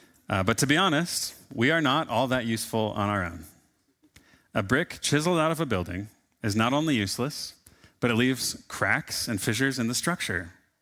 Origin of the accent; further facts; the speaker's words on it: Montana, United States; To consider them less American than me because I was born and raised in Montana is actually categorically, legally untrue.